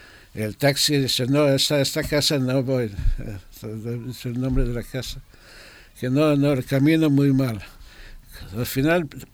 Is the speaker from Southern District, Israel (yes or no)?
yes; Southern District, Israel; Spanish is a second language; moved away as an adult; also born or lived in Tel Aviv; now in Formentera, Spain; Después, pero crecido en Kibbutz, que está justo al lado de Gaza. Allí desde 13 hasta 22, 23.